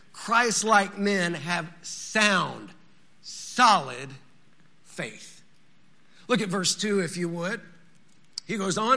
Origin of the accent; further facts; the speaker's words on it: Texas, United States; Now, the Holy Land is a lot like where I grew up in West Texas.